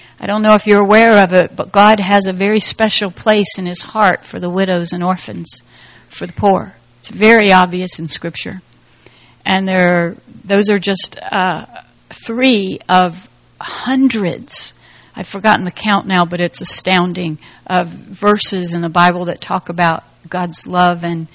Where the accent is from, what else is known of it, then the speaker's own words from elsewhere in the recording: Miami, Florida, United States; born there; I was born in Miami, Florida. My dad was an alcoholic.